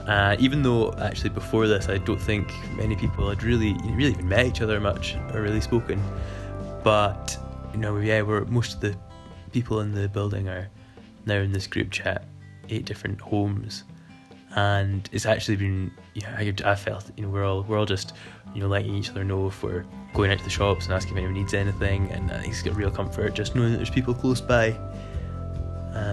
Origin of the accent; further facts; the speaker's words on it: Lochalsh, Scotland, United Kingdom; I'm from Lochalsh on the west coast of Scotland.